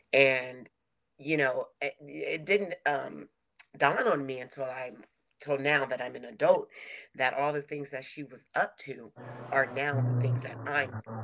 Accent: Oakland, California, United States; this movement is built around my growing up in Oakland and in my grandmother's house

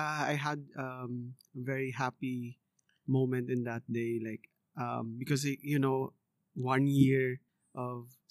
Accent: Surigao City, Caraga, Philippines; now in Canada; I grew up in the Philippines. I mean, in Surigao City. So back home in the Philippines, I had a degree in accounting.

